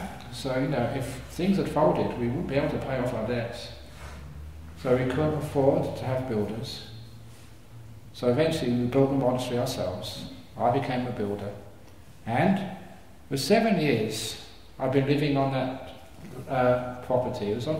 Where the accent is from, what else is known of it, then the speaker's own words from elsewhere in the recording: Cambridge, East of England, United Kingdom; that guy's from Oxford. I'm from Cambridge. Can't trust those people from Oxford.